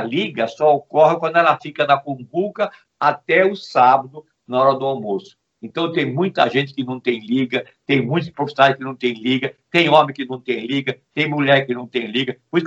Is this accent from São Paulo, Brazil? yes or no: yes; São Paulo, Brazil; now in Florianópolis, Brazil; eu não precisava voltar para São Paulo, porque eu não era de São Paulo, eu era do interior.